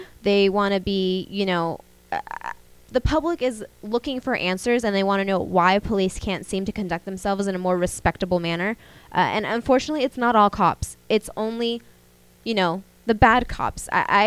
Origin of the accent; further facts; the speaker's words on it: Walnut Creek, California, United States; And like I mentioned earlier in the show, I am from Walnut Creek.